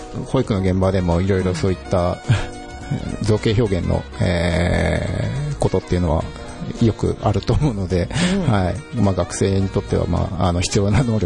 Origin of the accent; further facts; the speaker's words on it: Aichi, Japan; 地元は愛知なんですよ、